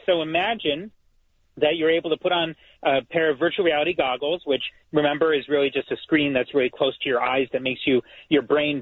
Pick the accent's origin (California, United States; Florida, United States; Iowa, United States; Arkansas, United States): California, United States; I'm from California, so we say soda.